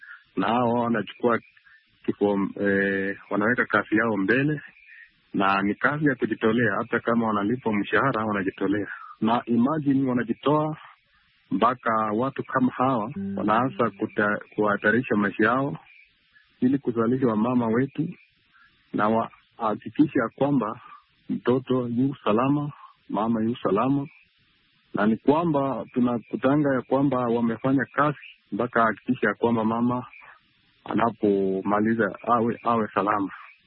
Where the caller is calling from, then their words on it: Eldoret, Uasin Gishu County, Kenya; natoka mji wa Eldoret nchini Kenya.